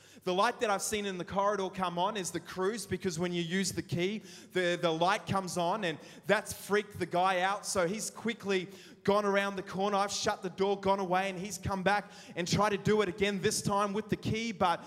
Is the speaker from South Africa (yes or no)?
yes; South Africa; I'm from South Africa, right? So I am like security conscious to a whole nother level